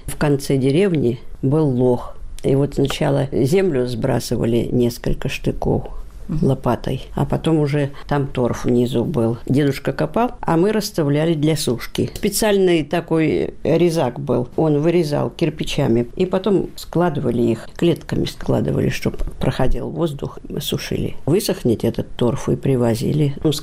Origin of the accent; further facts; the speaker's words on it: Milenino, Kursk Oblast, Russia; Я родилась в Курской области Фатежского района, село Миленина.